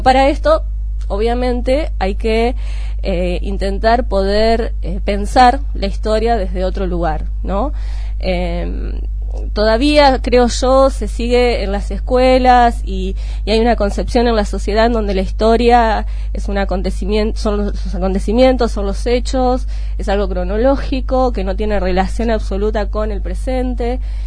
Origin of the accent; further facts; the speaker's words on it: Bolívar, Buenos Aires Province, Argentina; also born or lived in La Plata / Henderson; soy de acá de Bolívar, nacida, me fui a los 18 años a La Plata y regresé, bueno, tuve un año, después me fui a vivir a Henderson, una localidad acá cercana, y bueno, volví este año